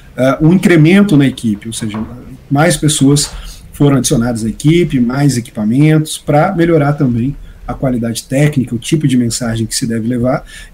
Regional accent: Sorocaba, São Paulo, Brazil; ou encerrava aqui em Sorocaba, que é a minha cidade natal.

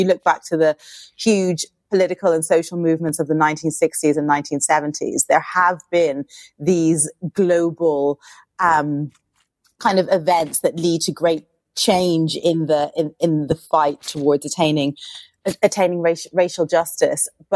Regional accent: Ireland; also born or lived in United States; now in United Kingdom; I'm from Ireland. I live in the UK. All of these events were happening in the United States, somewhere else that I've lived.

